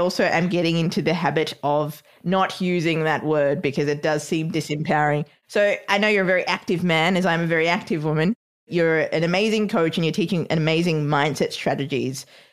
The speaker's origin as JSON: {"language": "English", "country": "Australia", "moved": "yes", "lives_now": "New York, United States", "said": "When I moved to New York from Australia, one of the things that I learned was there are so many different cultures in this city alone. I mean, I know Australia has a lot of different cultures too"}